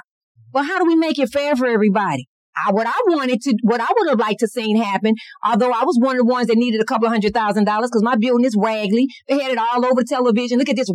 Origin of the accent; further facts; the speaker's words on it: St. Louis, Missouri, United States; I grew up in North St. Louis, as I stated. We never seen that money come there, ever, ever.